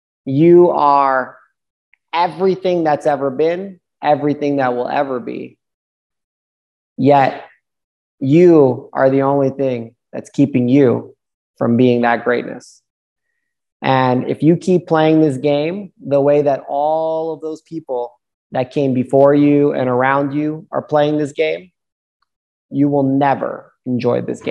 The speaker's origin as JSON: {"language": "English", "region": "New York", "country": "United States", "tie": "born or raised there", "said": "So, I mean, in growing up in New York, we had the saying crabs in a barrel."}